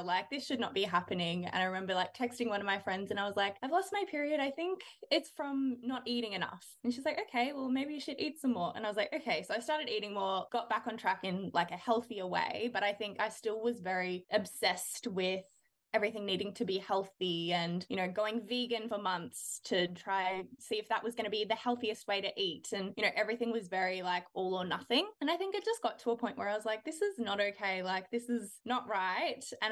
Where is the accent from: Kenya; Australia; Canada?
Australia; Melbourne, Victoria; moved away as an adult; now in Brisbane, Australia; I grew up in Melbourne. I lived there until I was about 22. And now I live in Brisbane, obviously in Australia.